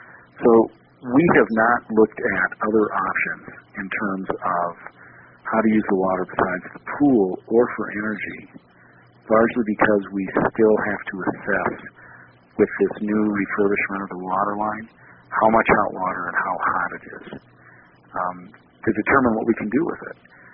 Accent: Minnesota, United States; now in Salida, United States; and I'm from Minnesota, but I'd rather us keep our money locally

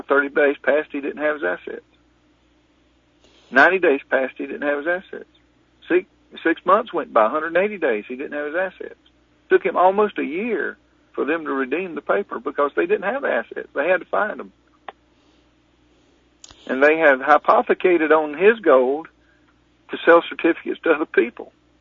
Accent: Florida, United States; He was building a house near my hometown in Florida down there on a very elite place on an island down there

